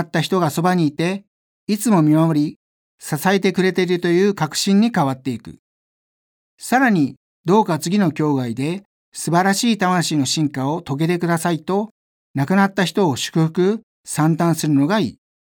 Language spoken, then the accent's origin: Japanese; Shiga, Japan; now in Yamanashi, Japan; 故郷の滋賀県にある標高1110メートルの綿向山という町内で一番高い山に、父と一緒に登ったことです。現在私は山梨県の八ヶ岳南麓に住んでおり